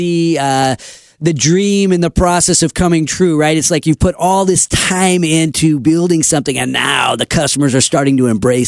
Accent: Sacramento, California, United States; I congratulate you on what you are doing for my hometown of Sacramento.

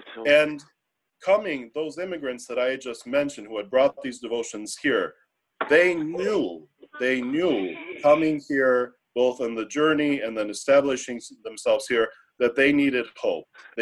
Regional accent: Buffalo, New York, United States; So growing up in Buffalo, in this beautiful Italian parish of St. Anthony, I came to know so many of these saints and Southern Italian popular piety and devotions

